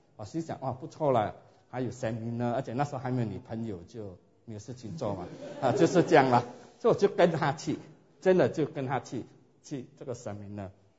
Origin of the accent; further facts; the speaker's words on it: Singapore; also born or lived in Hainan, China; 我是生在海南岛，海南岛一个以前那个渔村了